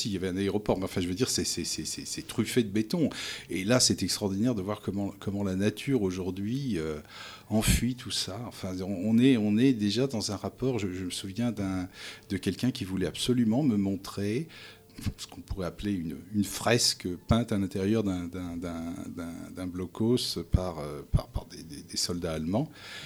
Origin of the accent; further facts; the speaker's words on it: Normandy, France; Oui, en fait, moi, je suis normand